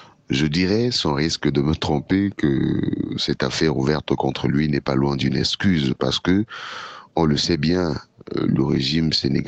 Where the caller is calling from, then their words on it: Cameroon; du Cameroun.